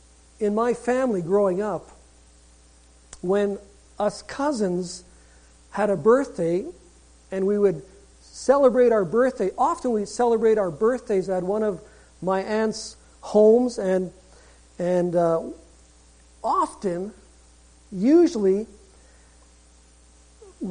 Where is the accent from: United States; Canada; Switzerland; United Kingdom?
Canada; Winnipeg, Manitoba; I grew up in Winnipeg on Banning Street in the West End.